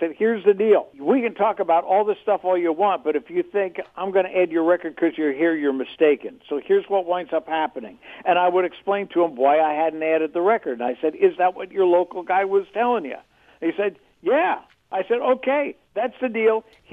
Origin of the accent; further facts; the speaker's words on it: East Coast, United States; Everybody thought he was East Coast mafia. I grew up on the East Coast. I could smell this crap.